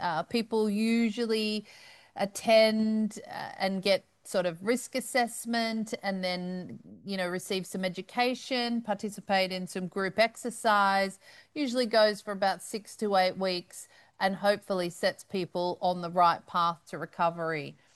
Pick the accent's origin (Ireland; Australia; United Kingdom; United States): Australia; I'm Australian here in Australia.